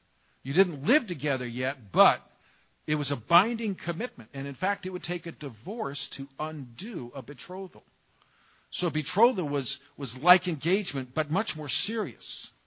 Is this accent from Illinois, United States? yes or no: no; California, United States; I grew up in California.